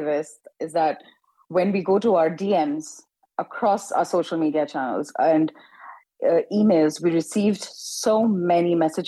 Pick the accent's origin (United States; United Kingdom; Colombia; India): India; I'm from India